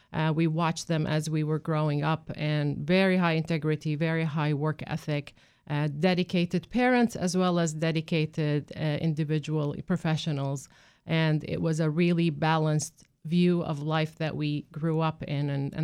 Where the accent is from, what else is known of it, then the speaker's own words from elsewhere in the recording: Kuwait; also born or lived in Iraq; now in United States; I am from the land of Mesopotamia, which is in the new country name is Iraq. I grew up in Kuwait, however. My parents basically migrated to Iraq, and then eventually I immigrated to the United States because this is where I want to be and this is what I call home.